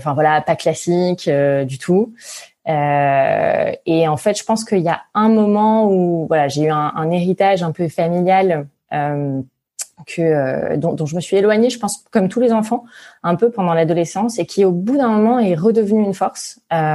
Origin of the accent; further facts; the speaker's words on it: Bordeaux, Nouvelle-Aquitaine, France; born there; Alors, je suis née à Bordeaux, mais je suis pas du tout bordelaise et ma famille non plus. Moi, j'ai une famille qui est 100% champenoise. Voilà, ma mère et mon père viennent de Reims.